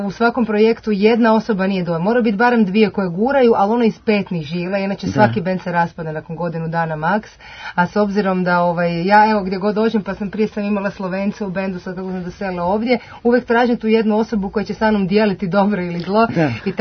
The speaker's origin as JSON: {"language": "Croatian", "country": "Croatia", "said": "tu sam se kao Hrvatica fantastično uklopila. Sva sreća pijamo na engleskom pa se ne čuje da srpski ne znam ni beknut"}